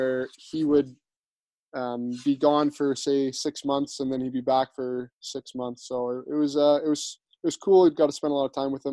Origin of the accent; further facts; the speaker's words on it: Winnipeg, Manitoba, Canada; I guess I grew up in Winnipeg.